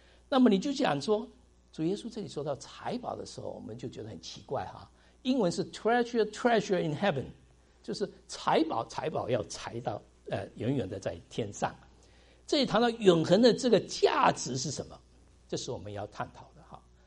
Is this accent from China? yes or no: yes; China; 我们中国人很会省钱啊，省越多越好，越多越觉得安全感